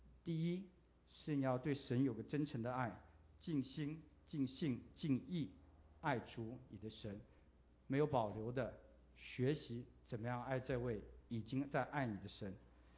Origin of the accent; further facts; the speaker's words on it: China; 我们中国人传统上不是这样子，我们是要传给子子孙孙，然后钱越多的话越受人尊重。